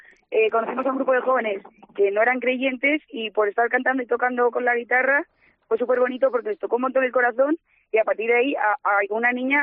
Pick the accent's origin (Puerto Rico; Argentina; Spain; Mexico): Spain; Madrid, Community of Madrid; soy de Madrid.